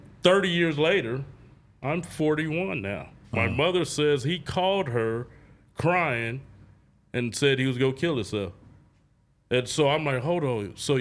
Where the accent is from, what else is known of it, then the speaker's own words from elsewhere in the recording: Oakland, California, United States; So I grew up on 98th and East Street, Drug Street.